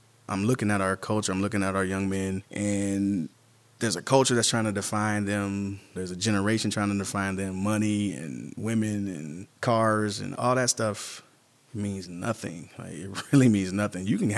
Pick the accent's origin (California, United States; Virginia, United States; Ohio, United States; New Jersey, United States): Ohio, United States; Akron; I was brought here in 2004 from Ohio. I'm originally from Akron, Ohio